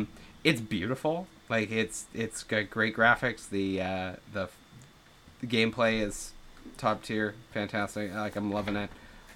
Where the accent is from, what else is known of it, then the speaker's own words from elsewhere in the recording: Canada; I paid like $100 for it because I'm Canadian, so our prices are slightly different.